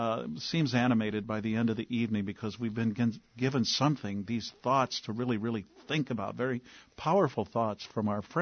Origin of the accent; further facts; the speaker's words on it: Quad Cities, United States; now in Des Moines, United States; my grandparents on both sides, matriarch and patriarchal sides, they came up to the Quad Cities roughly around the same time in the early 1900s.